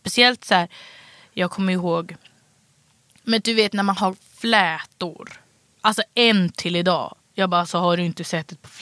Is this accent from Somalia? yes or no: no; France; Alltså, jag är uppvuxen i Frankrike också.